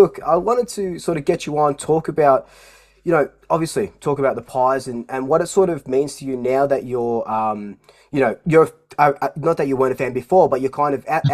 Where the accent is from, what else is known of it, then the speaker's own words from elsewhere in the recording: Broadmeadows, Victoria, Australia; I actually grew up in Broadie as well. Yeah. I grew up in Broadie, went to St. Dominic's.